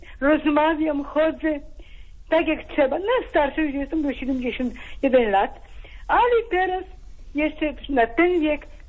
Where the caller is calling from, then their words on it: Opole Voivodeship, Poland; Jestem z Opolskiego